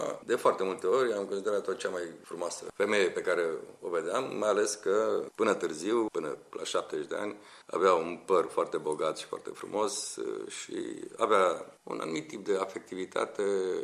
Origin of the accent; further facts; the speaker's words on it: Bucharest, Romania; Și am copilărit aici în București printre ei